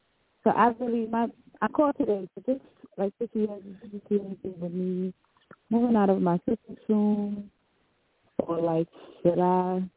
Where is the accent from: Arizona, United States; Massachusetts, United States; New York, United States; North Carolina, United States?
New York, United States; Brooklyn; now in Pennsylvania, United States; I was in from New York, Brooklyn, and I was in abusive.